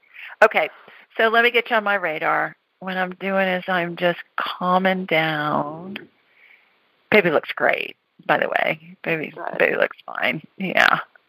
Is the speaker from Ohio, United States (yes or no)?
yes; Worthington, Ohio, United States; Oh, I grew up in Worthington. Did you know that?